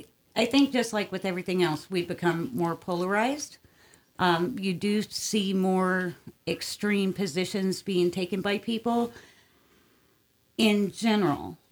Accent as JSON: {"language": "English", "town": "Chicago", "region": "Illinois", "country": "United States", "tie": "born there", "said": "Well, I was born in Chicago. A lot of people think I was born in Clark Fork, but I wasn't."}